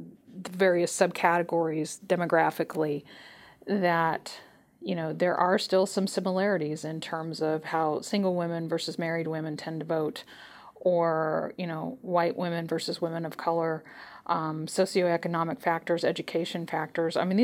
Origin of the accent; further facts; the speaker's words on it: California, United States; the largest states like my home state of California or New York or Florida